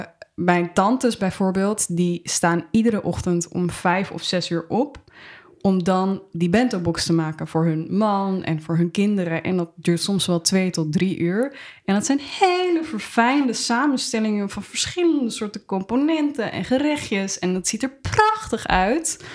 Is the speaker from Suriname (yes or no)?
no; Amsterdam, North Holland, Netherlands; Ja, ik ben in Amsterdam geboren en getogen, maar mijn moeder is Japans. Ik ben grotendeels door mijn moeder opgevoed. Dus ik heb eigenlijk een hele Japanse opvoeding gehad.